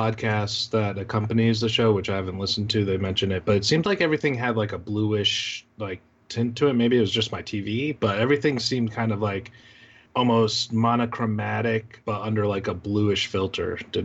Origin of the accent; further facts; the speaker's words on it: United States; Yeah, as an American, I'm used to all foreigners being denoted as foreigners with a British accent